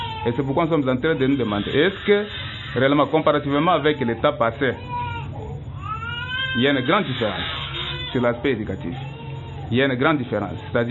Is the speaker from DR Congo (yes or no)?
yes; DR Congo; ici chez nous en RDC